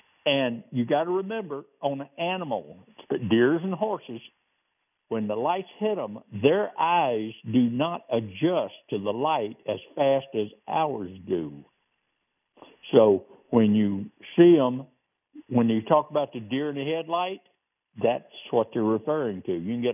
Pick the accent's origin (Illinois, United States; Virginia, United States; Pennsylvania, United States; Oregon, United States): Virginia, United States; also born or lived in Carolina; And I come from Virginia and Carolina, back there where NASCAR is big.